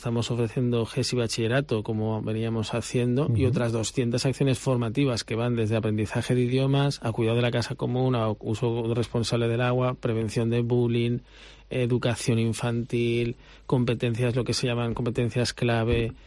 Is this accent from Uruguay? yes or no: no; Spain; vengo, se notará por el acento, vengo de Península.